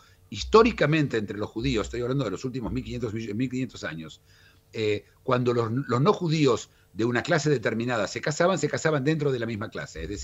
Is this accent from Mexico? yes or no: no; Israel; Yo soy abogado israelí, yo soy claro.